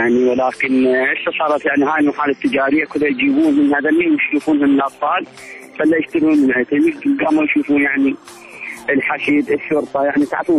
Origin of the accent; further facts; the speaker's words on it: Iraq; يعني إحنا كنا عراقيين